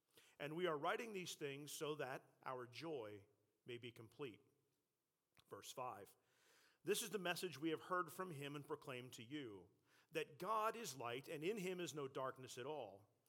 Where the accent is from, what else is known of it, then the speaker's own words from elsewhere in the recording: Winfield, United States; when I was growing up in Winfield as a teenager.